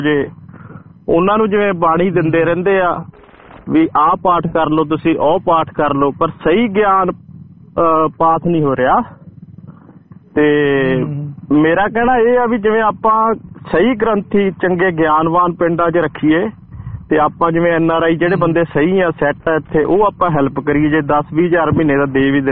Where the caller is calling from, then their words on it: Uttar Pradesh, India; ਮੈਂ ਯੂਪੀ ਤੋਂ ਬਿਲੋਂਗ ਕਰਦਾ ਤੇ ਸਾਡੇ ਉੱਥੇ ਯੂਪੀ ਚ ਛੋਟਾ ਜਿਹਾ ਪੰਜਾਬੀਆਂ ਦਾ ਪਿੰਡ ਆ